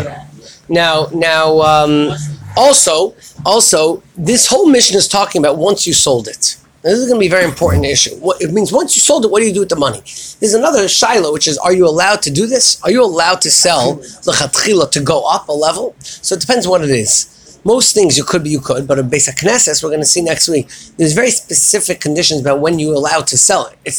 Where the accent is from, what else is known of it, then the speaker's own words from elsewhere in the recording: United States; And where I grew up in Washington, and many communities the same